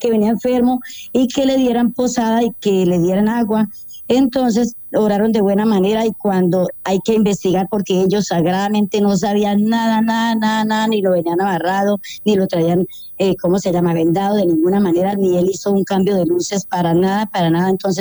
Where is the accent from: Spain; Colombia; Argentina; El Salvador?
Colombia; Somos colombianos y nuestros departamentos es igual que si fuera el Meta.